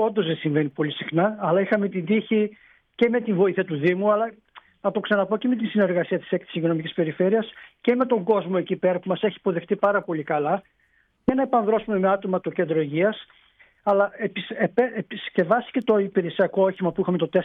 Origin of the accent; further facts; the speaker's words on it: Serres, Central Macedonia, Greece; Εγώ έχω καταγωγή από Σέρες, είμαι από αρκετά μακριά.